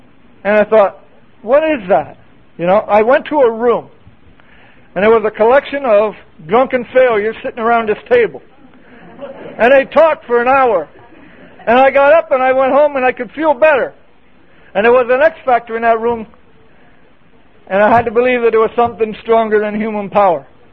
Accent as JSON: {"language": "English", "region": "Pennsylvania", "country": "United States", "tie": "born or raised there", "said": "I was able to go to my hometown in Pennsylvania."}